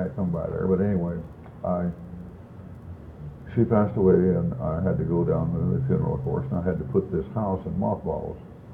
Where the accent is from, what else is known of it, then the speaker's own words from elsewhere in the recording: Oklahoma, United States; And I was raised in Oklahoma.